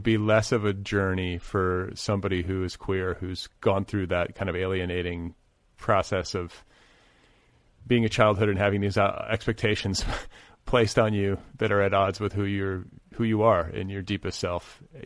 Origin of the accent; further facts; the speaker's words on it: Midwest, United States; we're both from the Midwest, I'm this, I'm that.